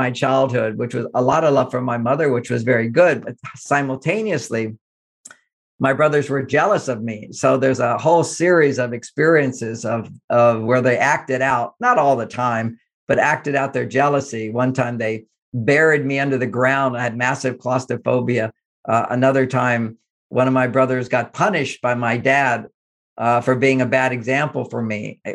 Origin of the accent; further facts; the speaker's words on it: Texas, United States; We grew up in Texas.